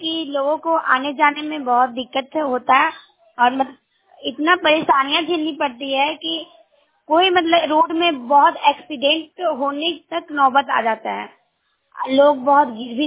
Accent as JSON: {"language": "Hindi", "town": "Tikar", "country": "India", "tie": "born or raised there", "said": "गांव का नाम टीकर, पंचायत भी टीकर है। टीकर में मेरा गांव"}